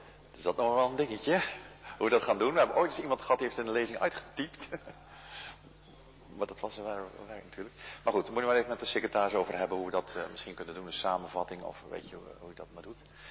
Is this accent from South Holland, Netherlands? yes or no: yes; Middelharnis, South Holland, Netherlands; born there; Middelharnis, mijn geboortedorp.